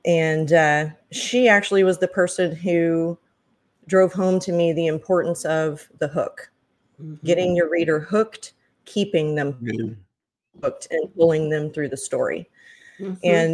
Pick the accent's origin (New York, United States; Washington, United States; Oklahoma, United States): Oklahoma, United States; Hi, I am from Northeast Oklahoma. It's where I was born and raised